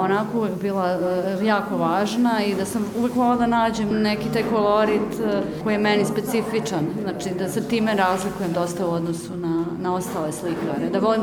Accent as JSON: {"language": "Serbian", "region": "Belgrade", "country": "Serbia", "said": "dolazim iz Beograda, ovdje sam prvi put na ovoj koloniji"}